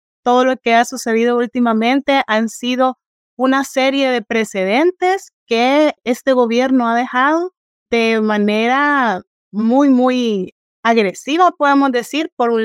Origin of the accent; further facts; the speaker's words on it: El Salvador; siempre se interesan en saber lo que está ocurriendo en mi país, en El Salvador